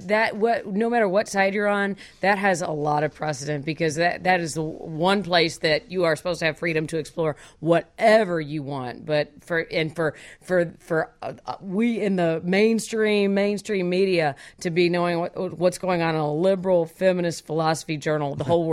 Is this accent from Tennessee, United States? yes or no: yes; Memphis, Tennessee, United States; in my hometown of Memphis at Rhodes College